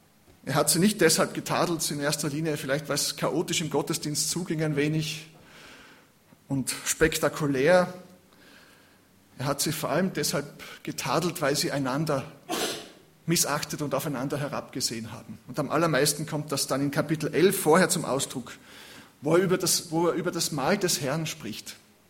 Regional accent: Styria, Austria; Da in der Steiermark, in der Nähe, wo ich herkomme, da in Zeltweg, in Knittelfeld

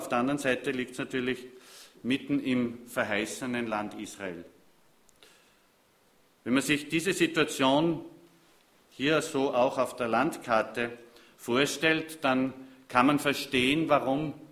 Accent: Thalheim, Germany; so ein Beinkammer hat es in meiner Kindheit auch in Thalheim gegeben, da konnte man sogar rein als Kinder.

